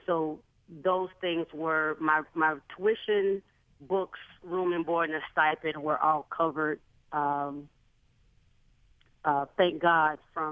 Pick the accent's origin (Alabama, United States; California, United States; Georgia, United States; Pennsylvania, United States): Alabama, United States; I like to say that I was reared in Alabama, but I grew up on Howard University's campus.